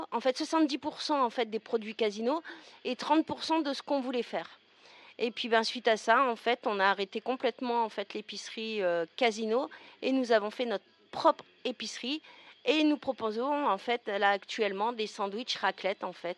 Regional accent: Vermelles, Hauts-de-France, France; moved away; Alors, du Pas-de-Calais en fait, le département 62. À Vermel, un petit village en fait. La ville la plus grande à côté de Vermel, c'est Lens, bien sûr.

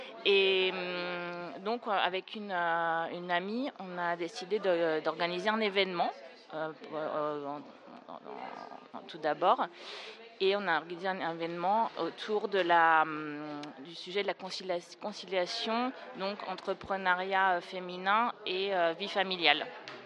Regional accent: France; also born or lived in Ireland; now in Barcelona, Spain; Alors, moi, je suis partie de France, en fait, il y a 25 ans. J'ai vécu en Irlande et ensuite, quand je suis arrivée à Barcelone

